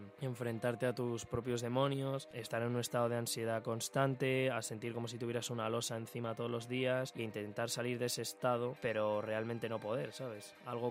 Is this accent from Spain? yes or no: yes; Madrid, Community of Madrid, Spain; toco en una banda que se llama … somos de Madrid.